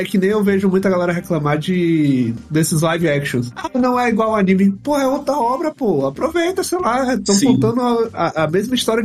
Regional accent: Salvador, Bahia, Brazil; eu sou de Salvador e geralmente a gente não é ponta em lugar nenhum

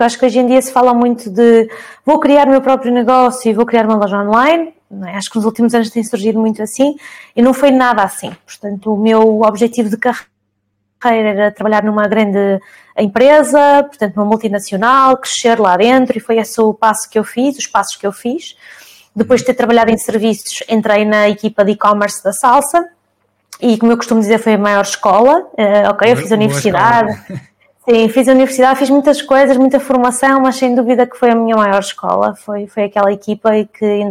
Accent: Portugal; moved away; E passado uns anos saí de Portugal, está a fazer agora 10 anos que eu saí de Portugal, mas regressei passado um ano por questões pessoais.

